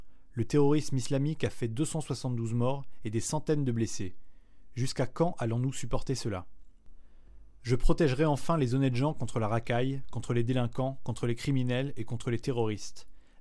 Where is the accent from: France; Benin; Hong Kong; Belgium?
France; Drancy, Île-de-France; also born or lived in Montreuil; Je suis l'enfant d'une famille modeste, mais aimante et toujours digne. Je suis né en banlieue parisienne, à Montreuil, et j'ai grandi à Drancy.